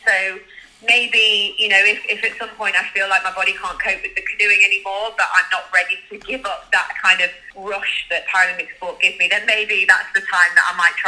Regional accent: Mansfield, East Midlands, United Kingdom; I'm a Mansfield girl through and through, of course. I was born in Mansfield. I trained in Mansfield for many, many years. I went to school in Mansfield. But having moved into Ashfield when I was old enough to buy my own property

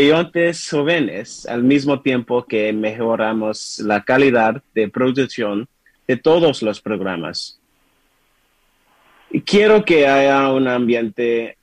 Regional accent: Santa Monica, California, United States; Spanish is a second language; Al haber nacido y crecido en Santa Mónica, con padres estadounidenses de la primera generación provenientes del Caribe

